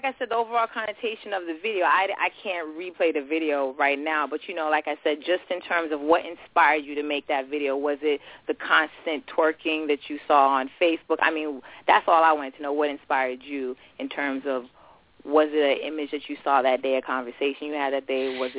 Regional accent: New York, United States; I'm from New York.

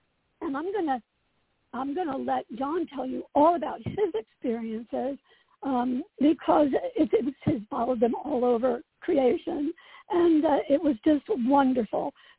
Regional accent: Asbury Park, New Jersey, United States; growing up in Asbury Park and then having my brother be so involved in music, and my mother was a singer

